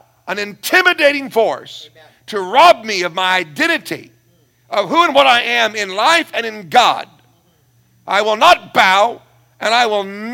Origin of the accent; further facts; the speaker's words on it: United States; And I come from a good country. It's not perfect, but it's a good country. I like it. I love being an American.